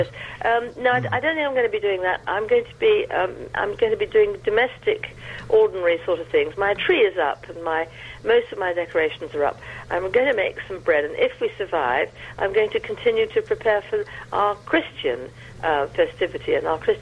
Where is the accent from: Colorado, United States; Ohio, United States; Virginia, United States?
Virginia, United States; I read or heard the other day that even in good old right-wing Virginia, which is my home state